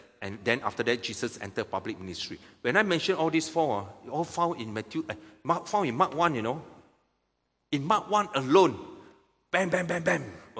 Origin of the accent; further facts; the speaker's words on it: Teluk Intan, Perak, Malaysia; also born or lived in Penang; I was born in Teluk Intan. I did my primary, secondary school all in Teluk Intan. Then after that, I did my tertiary in Penang.